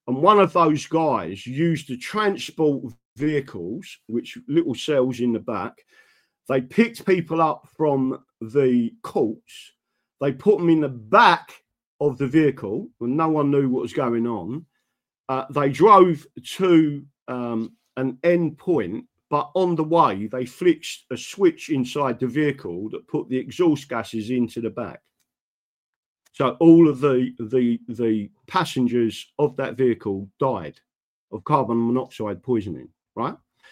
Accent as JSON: {"language": "English", "region": "London", "country": "United Kingdom", "tie": "born there", "said": "and I was born in London"}